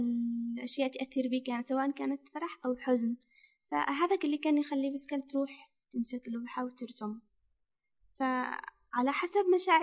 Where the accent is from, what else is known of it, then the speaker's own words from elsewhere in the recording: Yemen; جيت من اليمن، الوحيد اللي جيت من اليمن،